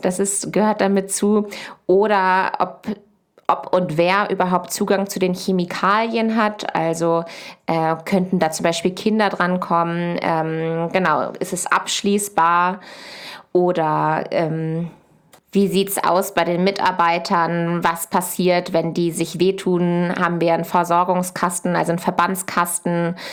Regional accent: Lower Saxony, Germany; Ich komme von einem Ackerbaubetrieb aus der Nähe von Hannover.

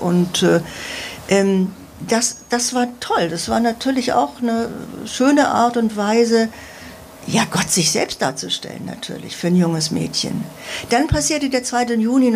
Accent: Osnabrück, Lower Saxony, Germany; Also ich bin der gleiche Jahrgang wie Gerd Held, 1951. Und ich komme auch aus Osnabrück.

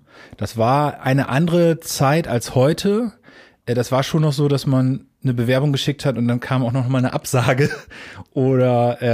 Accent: Hamburg, Germany; Ich komme aus Hamburg

